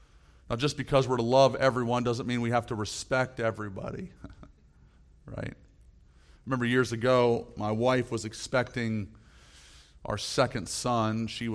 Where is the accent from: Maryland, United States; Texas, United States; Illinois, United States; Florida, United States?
Florida, United States; I love coastal inland waters. I love them. I grew up here in South Florida.